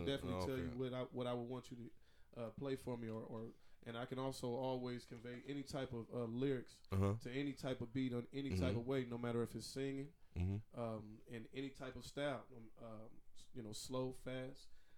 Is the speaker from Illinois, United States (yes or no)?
yes; Rockford, Illinois, United States; now in Kansas City, United States; I'm from Rockford, Illinois. I've been in Kansas City for over 15 years.